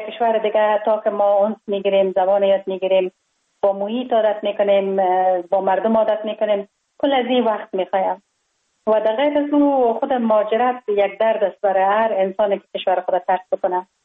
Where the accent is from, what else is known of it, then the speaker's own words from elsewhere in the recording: Kabul, Afghanistan; در شهر کابل در محله کوتی سنگی تولد شدم.